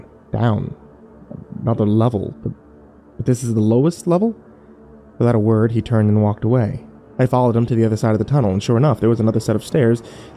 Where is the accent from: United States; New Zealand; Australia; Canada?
United States; Minnesota; now in Washington, United States; Maybe that's just because I'm from Minnesota, and I'm not used to it. Really didn't expect this when I moved to DC.